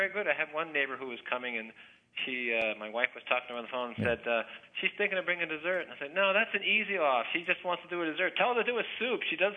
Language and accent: English; Connecticut, United States; No, I'm a Yankee. I'm from Connecticut.